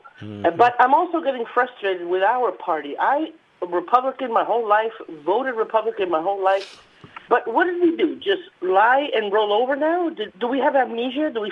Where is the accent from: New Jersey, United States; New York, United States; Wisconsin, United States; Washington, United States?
New York, United States; New York City; I am not only from New York City, I'm from Queens, which is where our lovely president was born and raised.